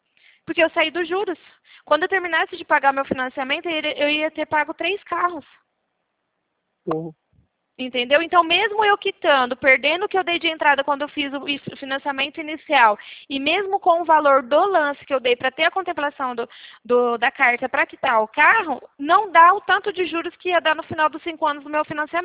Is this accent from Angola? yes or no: no; Brazil; Me apertei um pouco mais, porque eu sou brasileira, né? Não desisto nunca.